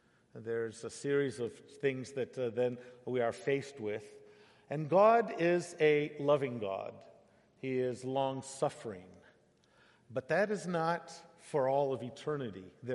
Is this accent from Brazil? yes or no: yes; Brazil; I'm son of missionary parents who were missionaries also in Brazil. So I was raised in Brazil from the time I was a year old